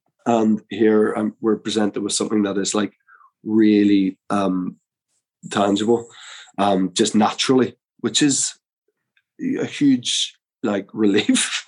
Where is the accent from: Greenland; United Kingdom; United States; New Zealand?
United Kingdom; Belfast, Northern Ireland; I'm from Belfast, you know, so I know these people, like I grew up with these people.